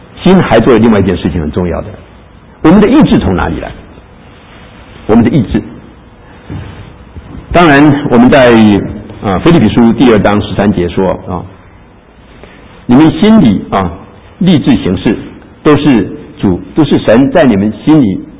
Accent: China

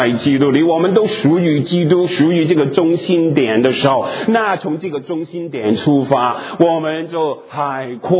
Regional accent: Hong Kong; 我是老广，我是从香港来的你们是从国内其他的地方来的，你们是北方人，我是南方人

